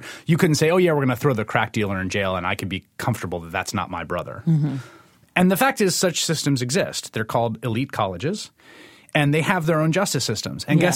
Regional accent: Bronx, New York, United States; I grew up in the Bronx in two different neighborhoods. One was this sort of working class. It had been an Irish Catholic neighborhood, although it got more sort of immigrant over time.

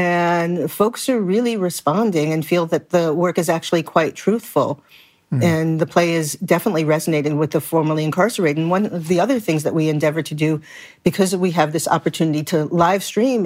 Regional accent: Brooklyn, New York, United States; born or raised there

